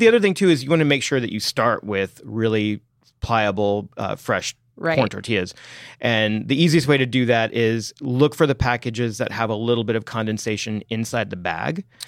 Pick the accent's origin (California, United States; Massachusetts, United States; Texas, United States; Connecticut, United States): Texas, United States; I am from Texas. I am very particular about my flour tortillas, though.